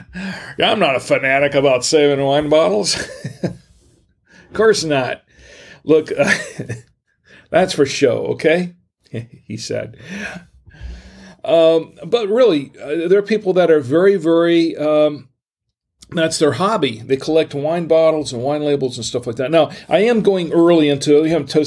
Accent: Gainesville, Florida, United States; born there; also born or lived in North Carolina; When I was born in Gainesville, Florida, spent the first 2 years of my life basically living with my grandparents and my mom and dad on the coast, my grandparents' house, because they had a beach house on the on Flagler Beach.

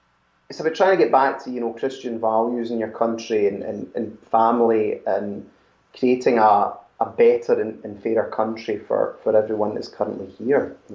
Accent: Scotland, United Kingdom; And you know, I'm Scottish, you know, and I'm a unionist.

